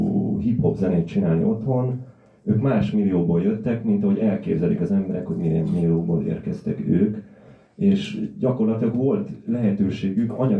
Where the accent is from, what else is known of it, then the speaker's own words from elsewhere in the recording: Budapest, Hungary; born there; én Budán születtem, Budapesten élek, Pesten is nagyon sok helyen éltem, 10 évig.